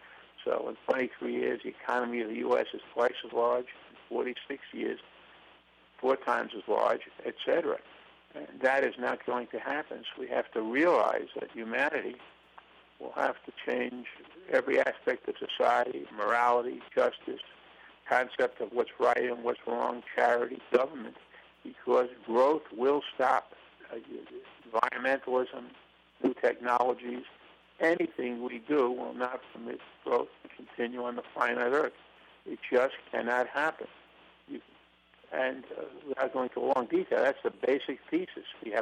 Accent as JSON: {"language": "English", "town": "Brooklyn", "region": "New York", "country": "United States", "tie": "born or raised there", "said": "Well, I grew up in Brooklyn, New York. I came from an upper-middle-class family."}